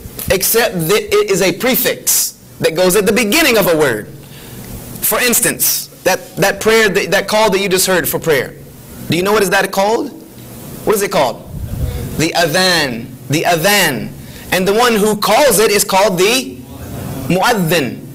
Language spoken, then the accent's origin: English; the South, United States; I'm from the South. Our grammar is completely different.